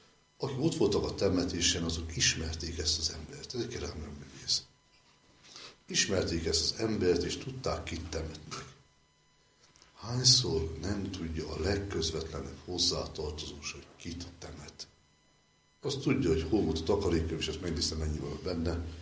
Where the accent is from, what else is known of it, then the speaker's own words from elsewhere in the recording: Szekszárd, Tolna, Hungary; az én szülővárosomban, Szexárdon kiadtak egy egy könyvecskét